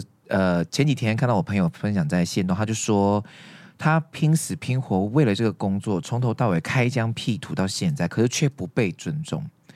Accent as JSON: {"language": "Chinese", "country": "Japan", "second_language": "Chinese", "said": "我们日本人就是很有那个，你知道，就我们是这样子的民族"}